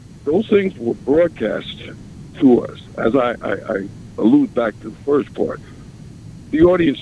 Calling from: New York City, New York, United States; I'm calling from New York City.

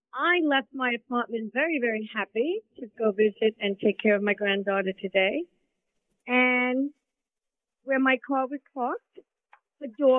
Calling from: Brooklyn, New York, United States; from Brooklyn.

